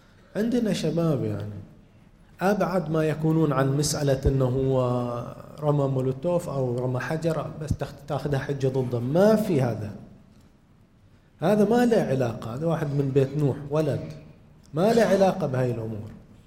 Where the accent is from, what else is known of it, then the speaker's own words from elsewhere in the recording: Bahrain; بسبب غياب الحد الأدنى من الديمقراطية في بلادنا البحرين